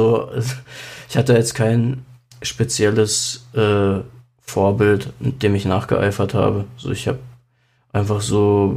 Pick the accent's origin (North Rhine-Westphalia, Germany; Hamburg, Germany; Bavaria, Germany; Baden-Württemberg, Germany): Baden-Württemberg, Germany; Baden-Baden; now in Saarland, Germany; Gebürtig bin ich nicht aus dem Saarland. Ich komme ursprünglich aus Baden-Württemberg, aus Baden-Baden.